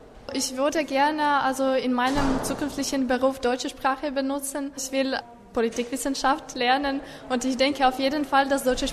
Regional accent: Kyiv, Ukraine; German is a second language; Ich komme aus der Ukraine, aus Kiew, und ich bin 16. Ich lerne Deutsch seit erster Klasse

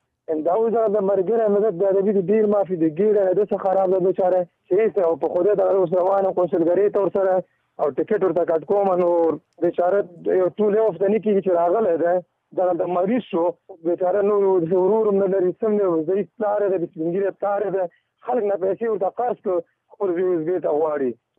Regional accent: Behsud, Nangarhar, Afghanistan; now in Turkey; او زه خپل د افغانستان د ننګرهار یم، ولسوالۍ مې بېسود،

